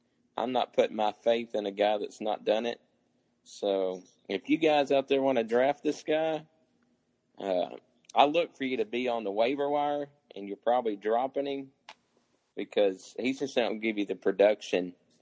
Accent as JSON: {"language": "English", "region": "Kentucky", "country": "United States", "said": "It reminds me, since we're from Kentucky, it reminds me of an old Tubby Smith adage."}